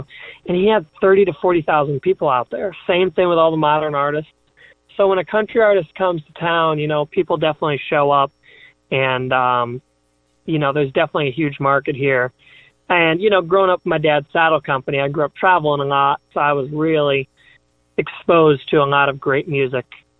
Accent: Connecticut, United States; No, I grew up right in the hub of country music, Connecticut.

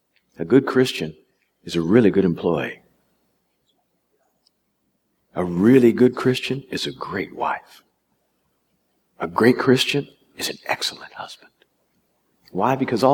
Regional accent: Kansas City, United States; I grew up in Kansas City. My parents brought us out to the suburbs in 1966

